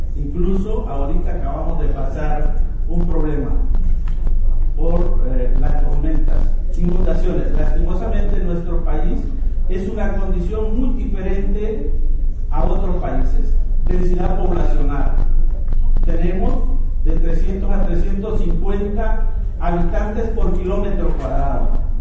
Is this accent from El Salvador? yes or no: yes; El Salvador; Y no queremos como salvadoreños llegar a tener esa situación